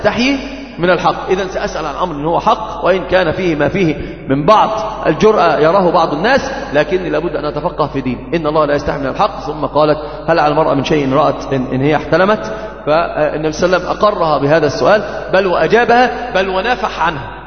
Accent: Egypt; عندنا في مصر كثير من يعني أنت ترد الصغير والكبير

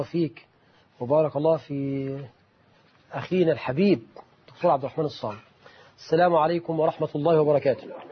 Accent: Egypt; وإحنا في أمثالنا كمصريين

